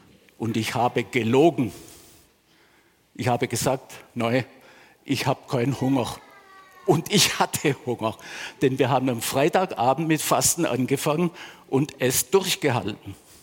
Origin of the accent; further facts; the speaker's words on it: Baden-Württemberg, Germany; In meiner Heimatgemeinde, dort im Dorf am Rande des Schwarzwaldes